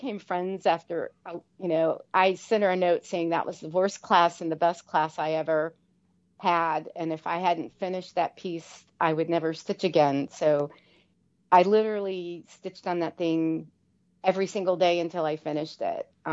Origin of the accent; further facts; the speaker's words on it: Virginia, United States; I grew up and went near Williamsburg, and colonial things speak to me and old things speak to me.